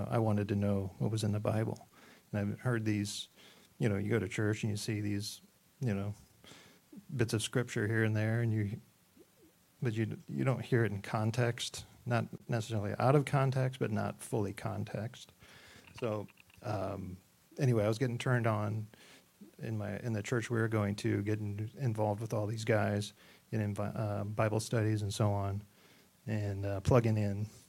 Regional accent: Fort Wayne, Indiana, United States; I grew up in Fort Wayne and moved down here in about 2000. So I grew up in an unchurched home.

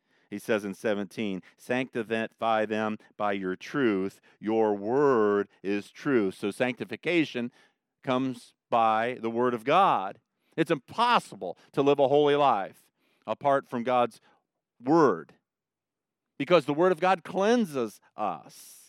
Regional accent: Ohio, United States; I grew up in Northern Ohio, Amish country.

